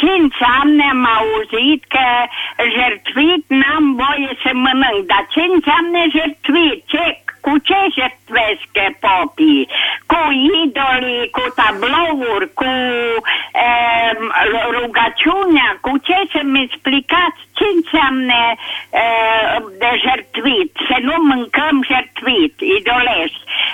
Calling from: Păienele, Maramureș County, Romania; Sunt din Păienele de sub munte, Maramureș … Am 76 de ani.

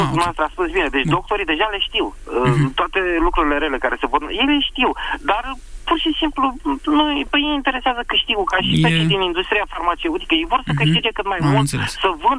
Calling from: Bucharest, Romania; din București.

